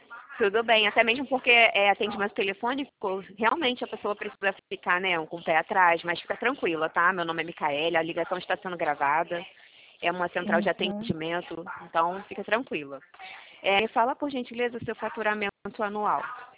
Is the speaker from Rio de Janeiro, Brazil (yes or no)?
yes; Rio de Janeiro, Brazil; sou do Rio de Janeiro.